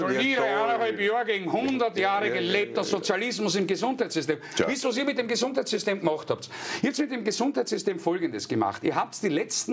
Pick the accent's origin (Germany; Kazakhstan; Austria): Austria; Graz, Styria; in meiner Heimatstadt in Graz